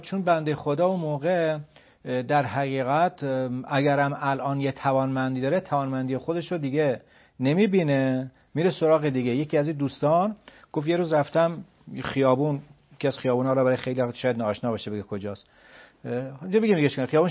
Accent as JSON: {"language": "Persian", "country": "Germany", "tie": "born or raised there", "moved": "as an adult", "lives_now": "Iran", "said": "من بزرگ شده آلمانم، 1 سال اومدم اینجا، آلمان از اینا نداره، من بزرگ شده اونجا، من 26 سال اونجا زندگی کردم"}